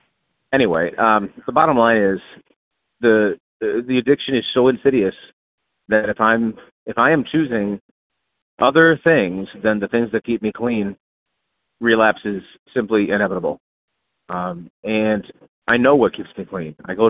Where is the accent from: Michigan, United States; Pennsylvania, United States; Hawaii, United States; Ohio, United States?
Michigan, United States; I'm from Southeastern Michigan. I'm coming to you by way of the Houston, Texas airport.